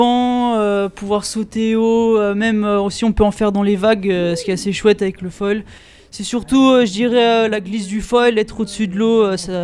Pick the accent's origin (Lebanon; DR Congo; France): France; Pays de la Loire; j'ai 16 ans et je viens de Loire-Atlantique.